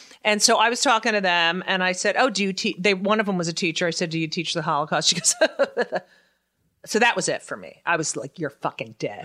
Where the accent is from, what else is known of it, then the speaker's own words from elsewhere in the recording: New Jersey, United States; Yeah. I'm from New Jersey.